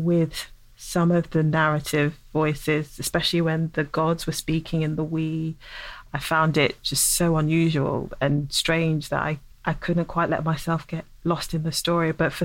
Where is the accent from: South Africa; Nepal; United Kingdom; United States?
United Kingdom; England; I had to confront a lot of my own feelings around race as a dark-skinned Black woman growing up in England